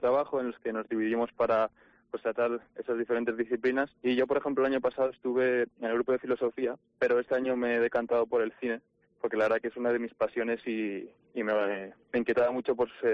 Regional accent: Fuenlabrada, Community of Madrid, Spain; Pues soy de Madrid, de Fuenlabrada.

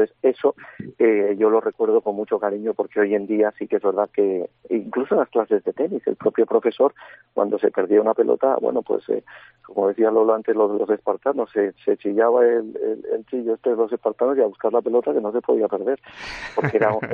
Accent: La Rioja, Spain; yo como soy del norte, de La Rioja

